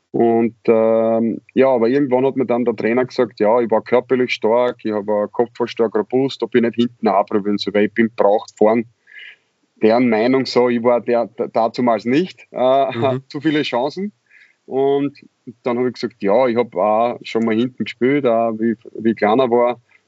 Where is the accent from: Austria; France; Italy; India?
Austria; Raaba, Styria; sind wir aufgewachsen in Graz Umgebung, also in Raba.